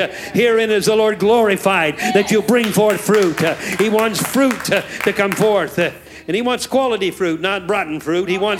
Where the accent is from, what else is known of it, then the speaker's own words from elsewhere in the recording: Oakland, California, United States; I'm from Oaktown, so if I speak, preaching there for over 40 years, and we're right in the hood.